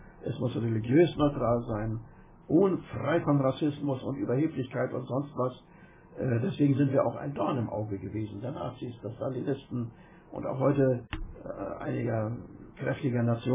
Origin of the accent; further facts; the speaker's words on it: Mecklenburg-Vorpommern, Germany; wir und immer schon als Mecklenburger.